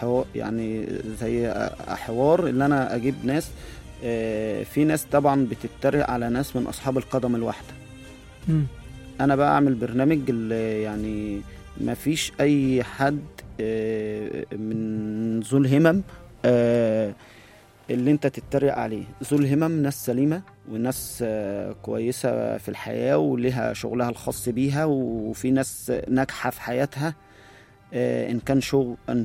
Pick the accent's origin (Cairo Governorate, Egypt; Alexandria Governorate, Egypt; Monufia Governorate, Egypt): Monufia Governorate, Egypt; Ashmoun; بقيت شغال عامل نظافة في الملعب عندنا في المنوفية في بلدي بلد اللينجب اللي في أشمون.